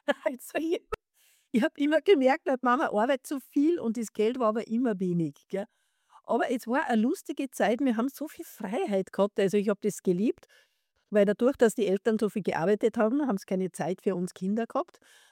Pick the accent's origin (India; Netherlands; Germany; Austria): Austria; Salzburg; also born or lived in Vienna; Also ich komme immer aus Salzburg